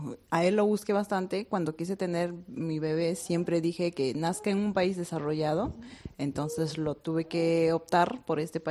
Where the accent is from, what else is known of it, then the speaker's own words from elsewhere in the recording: Puno, Peru; Yo soy de Perú. Hay una provincia que se llama el departamento Puno, provincia de Azángaro.